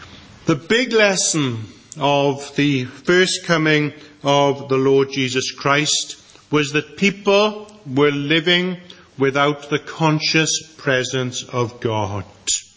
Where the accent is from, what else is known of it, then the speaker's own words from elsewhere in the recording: Wales, United Kingdom; As you know, I grew up in Pembrokeshire, and the one thing that Pembrokeshire was famous for was that you always had a good crop of new potatoes May, June time.